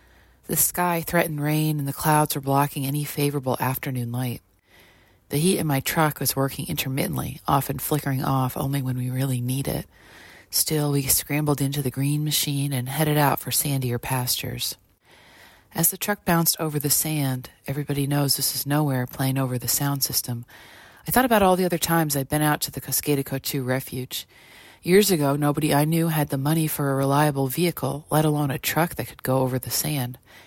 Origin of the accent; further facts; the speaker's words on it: Provincetown, Massachusetts, United States; as it's the landscape that reminds me the most of Provincetown, my hometown.